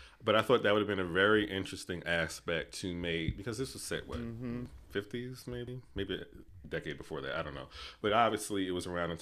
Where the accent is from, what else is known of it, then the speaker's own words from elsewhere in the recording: Amityville, New York, United States; I'm from Amityville. So I'm from the Amityville Horror House mess. Not near the house, maybe like 5 minutes away.